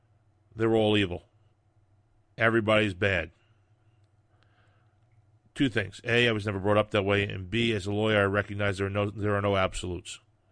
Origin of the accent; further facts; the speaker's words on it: Long Island, New York, United States; I grew up in Long Island. I met everybody.